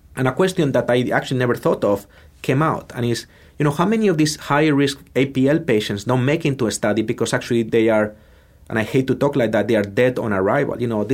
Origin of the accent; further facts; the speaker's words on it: Spain; English is a second language; And now actually, you know, I'm from Spain, so I'm proud of this.